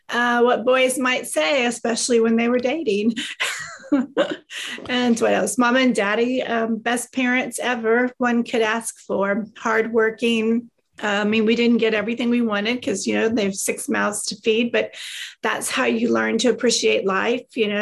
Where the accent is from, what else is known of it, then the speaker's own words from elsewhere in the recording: Texas, United States; also born or lived in Tulsa, Oklahoma; So I was born in Tulsa, Oklahoma, but as the saying goes, we got to Texas as fast as we could.